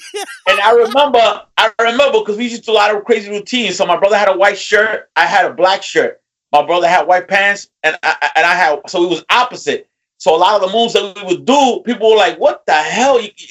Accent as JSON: {"language": "English", "region": "New York", "country": "United States", "said": "I said, yo, man, I'm from New York, man. We do everything."}